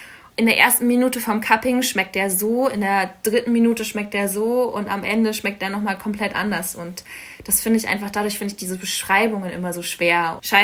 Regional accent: Berlin, Germany; Ich komme aus Berlin ursprünglich, bin da aufgewachsen.

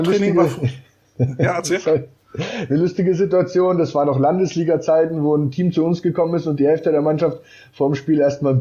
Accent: Bayreuth, Bavaria, Germany; Hab mittlerweile auch 5-6 Leute hier aus meiner Heimatstadt dafür begeistern können. Sind aus Bayreuth

